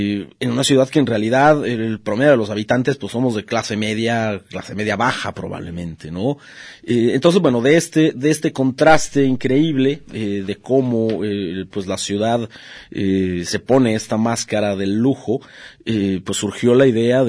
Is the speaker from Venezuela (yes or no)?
no; Guadalajara, Jalisco, Mexico; yo nací en Chapalita, pero crecí muy al sur de la ciudad, en las Águilas, que en aquel entonces, a finales de los 80, principios de los 90, era prácticamente el final de la ciudad.